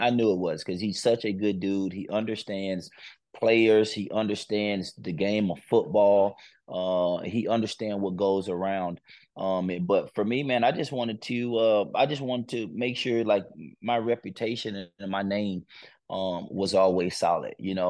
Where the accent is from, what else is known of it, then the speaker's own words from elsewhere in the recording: United States; now in Calgary, Canada; being a pro 10 years, man, and growing up in the States, like, we've never done anything like that.